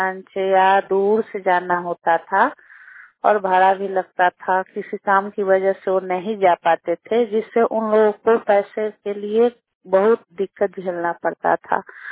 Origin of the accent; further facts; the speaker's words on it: Taura Madan Singh, Bihar, India; मैं तौरा मदन सिंह की निवासी हूँ।